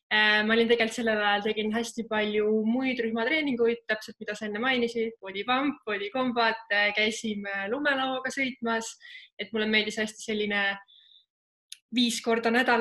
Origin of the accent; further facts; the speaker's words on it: Tartu, Tartu County, Estonia; also born or lived in Kuremaa; Ma tulen tegelikult päris lapsepõlves elasime Kuremaal, aga üldiselt pean ma ennast pigem tartlaseks, et ma olen Tartus käinud koolis, ülikoolis, seal sellised noorema eluaastat elanud